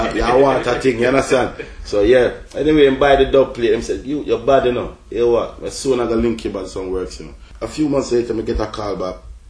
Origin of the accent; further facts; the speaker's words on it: Harlesden, London, United Kingdom; growing up in Harlem, NW10, which is like predominantly 90% Jamaica area, also coming from a Jamaican household. My mother's Dominican and father's Jamaican, so a lot of West Indian influences.